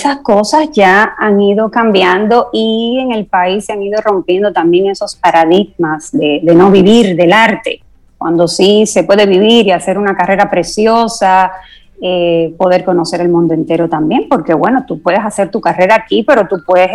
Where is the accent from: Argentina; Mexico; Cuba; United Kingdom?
Cuba; now in Dominican Republic; yo soy cubana, aunque llevo muchos años, ya llevo más años viviendo aquí, por lo que soy ya más dominicana, más dominicana que cubana.